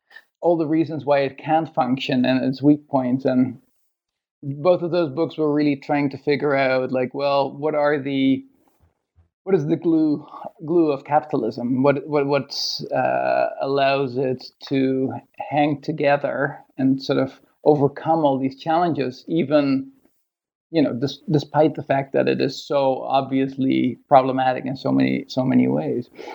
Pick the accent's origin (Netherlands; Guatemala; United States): Netherlands; moved away as an adult; now in Sydney, Australia; I am from Holland. I grew up in Holland. I did my undergraduate studies in political economy at the University of Amsterdam.